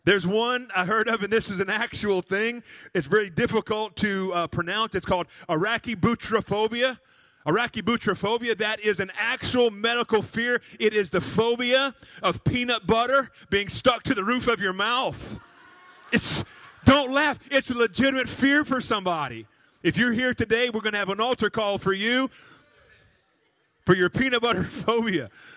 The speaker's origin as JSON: {"language": "English", "town": "Atlanta", "region": "Georgia", "country": "United States", "tie": "born there", "said": "I was born in Atlanta, Georgia. I was born in that."}